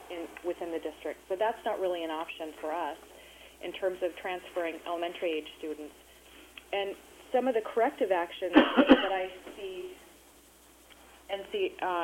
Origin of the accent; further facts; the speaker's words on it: Alaska, United States; I'm from Western Alaska. I represent 30 small villages and one hub community.